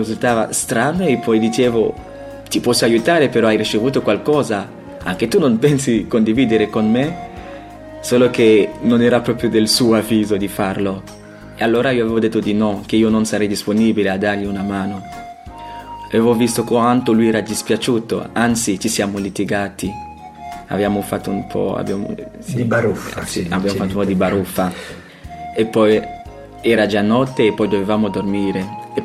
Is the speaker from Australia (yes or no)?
no; Douala, Littoral, Cameroon; vengo dal Camerun, della città Douala. Io sono di una famiglia dove siamo 10 fratelli, siamo tutti maschi.